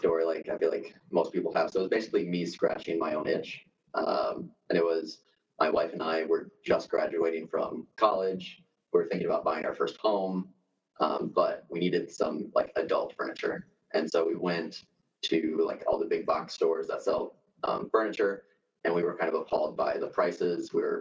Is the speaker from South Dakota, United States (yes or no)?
yes; Brandon, South Dakota, United States; I grew up in Brandon.